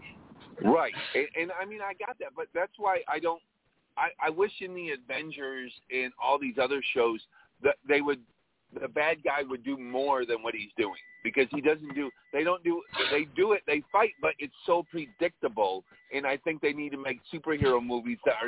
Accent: Staten Island, New York, United States; Well, I'm from Staten Island, New York, so maybe we didn't have Chuck Norris's in New York.

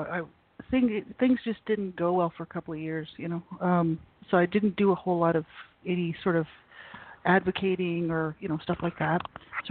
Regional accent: New Mexico, United States; moved away as an adult; now in Calgary, Canada; I live in Alberta, Canada, Calgary, Alberta. And I'm from the States originally, from New Mexico, born and raised, and moved up here to Canada when I was about 30.

